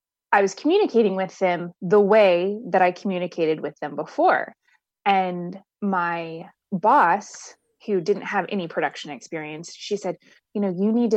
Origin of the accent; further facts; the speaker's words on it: Midwest, United States; I grew up in the Midwest, and like I said, I lived a lot of places.